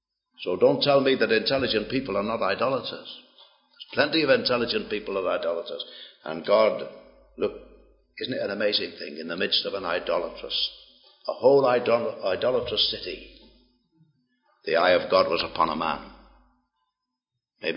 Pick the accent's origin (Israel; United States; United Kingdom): United Kingdom; Liverpool, North West England; accent: Liverpool; my Liverpool accent maybe doesn't come over too clearly to you, Scott. We would say it even broader than that if I was at home.